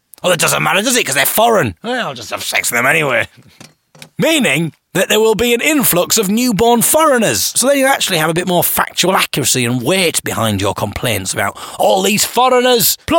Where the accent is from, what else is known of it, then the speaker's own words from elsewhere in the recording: Hartlepool, North East England, United Kingdom; And it's not wrong for me to do an accent, because I come from Hartlepool.